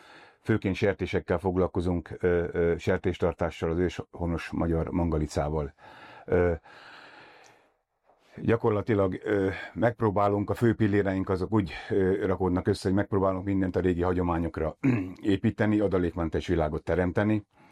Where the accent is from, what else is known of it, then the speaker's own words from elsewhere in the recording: Zalaszentlászló, Zala, Hungary; tőzsgyökeres zalai vagyok, egy faluval odébb Zalodvarnokon, és Zalaszentlászlóton születtem, utána lenősültem minden Zalaszentlászlóra